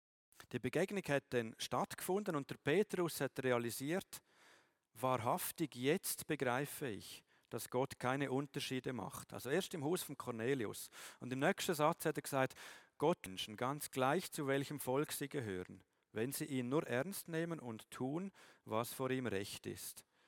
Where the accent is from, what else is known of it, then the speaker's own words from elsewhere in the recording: Switzerland; Auch wenn ich als Schweizer Bürger gerne noch gewisse Einschränkungen anbringen würde